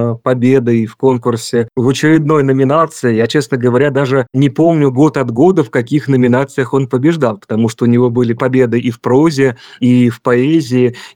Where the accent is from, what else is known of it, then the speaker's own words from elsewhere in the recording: Kimry, Tver Oblast, Russia; born there; Я родился в Тверской области, в Кимрах, и часто, конечно, бывал в Твери.